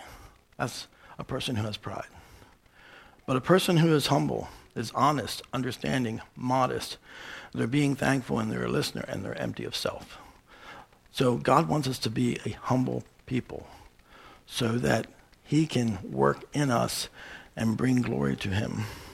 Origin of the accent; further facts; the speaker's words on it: Lancaster County, Pennsylvania, United States; he's from York County, I'm from Lancaster County.